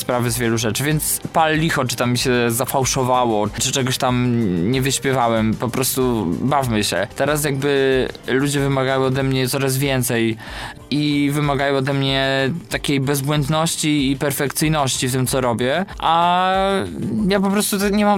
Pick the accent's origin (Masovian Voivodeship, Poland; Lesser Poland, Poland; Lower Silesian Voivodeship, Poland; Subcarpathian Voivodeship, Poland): Subcarpathian Voivodeship, Poland; Rzeszów; Wszyscy jesteśmy ekipą z Rzeszowa.